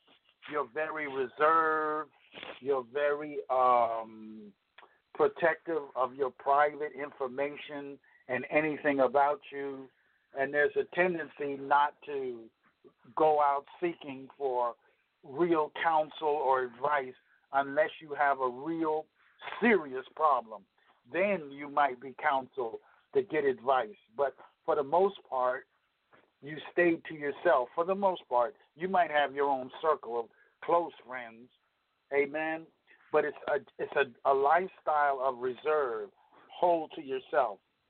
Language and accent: English; New York, United States; Because growing up in New York, for the most part, New York, there's a lifestyle there.